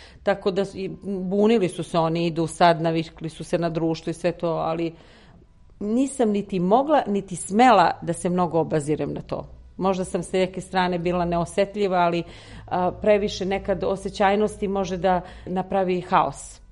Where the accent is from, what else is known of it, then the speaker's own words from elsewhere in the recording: Begov Lukavac, Peja District, Kosovo; now in Serbia; potičem iz Metohije, iz jednog malog sela koje se zove Begov Lukavac u srcu Metohije … Udajom nisam promenila prezime. 25 godina sam živjela na Kosovu i Metohiji